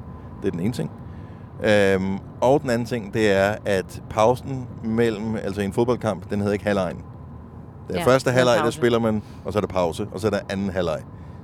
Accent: Region of Southern Denmark, Denmark; Det er sådan noget, det lærer du som fynbo lynhurtigt at spotte.

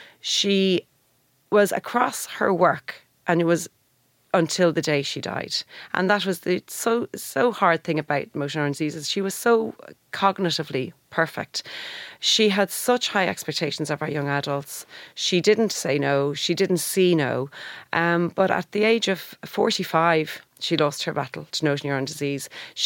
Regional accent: Howth, Leinster, Ireland; I grew up in Howth, so it was a team from there.

